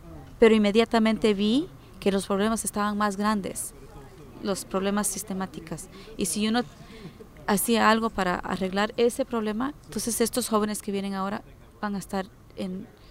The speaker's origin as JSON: {"language": "Spanish", "town": "Cleveland", "region": "Ohio", "country": "United States", "tie": "born there", "said": "Pues yo nací aquí en los Estados Unidos, nací en Cleveland. Mi mamá es de Guatemala y mi papá es de Puerto Rico. Mi esposo es de México. Muchos me dicen que tengo el acento mexicano"}